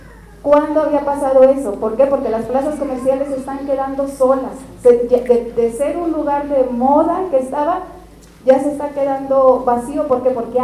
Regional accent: Monterrey, Nuevo León, Mexico; nosotras venimos de Monterrey, Nuevo León, de unas colonias que se llaman Colonia Independencia, Tanques de Guadalupe y América 2. Les comento, bueno, estas colonias son un barrio popular, un barrio fundacional de la ciudad de Monterrey.

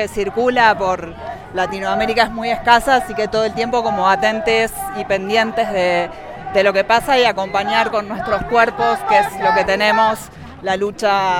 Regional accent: Buenos Aires, Argentina; now in Mexico City, Mexico; Soy de Buenos Aires, Argentina, estoy en Ciudad de México en este momento

